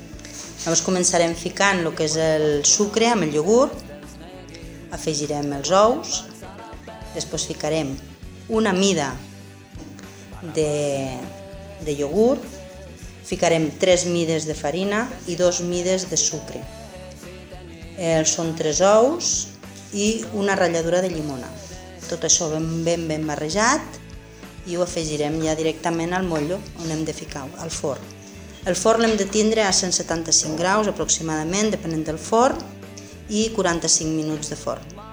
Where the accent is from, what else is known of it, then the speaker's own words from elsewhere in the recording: Tarragona, Catalonia, Spain; bueno, soc de Tarragona, nascuda a Tarragona, i el que més m'agrada de la meva ciutat és el casc antic i la platja.